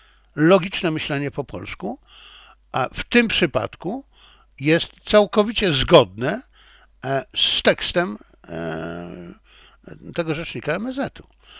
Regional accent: China; also born or lived in Poland; bo ja jestem Chińczykiem. Nie, ja również jestem Polakiem. I przez całe życie myślałem po polsku.

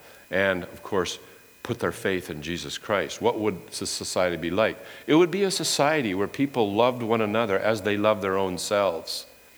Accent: Manitoba, Canada; this is what society was like back in late 1960s, 1970s, where I grew up in Manitoba.

